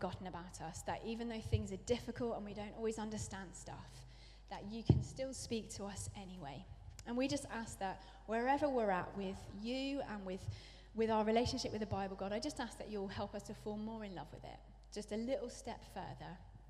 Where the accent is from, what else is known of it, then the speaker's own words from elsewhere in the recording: England, United Kingdom; because I'm English.